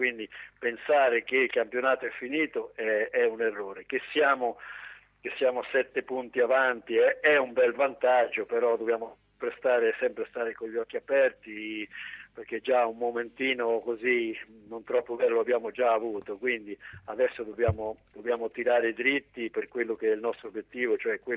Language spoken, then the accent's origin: Italian; Porto Recanati, Marche, Italy; also born or lived in Parma / Catania; Sono partito dal paese, da Porto Recanati, sono stato 3 anni a Parma, dove ho fatto 2 campionati di Serie B, nel quale a 19 anni ho totalizzato 50 presenze, e un campionato di Serie C. E poi l'avventura a Catania, dove ho passato, devo dire, 9 anni meravigliosi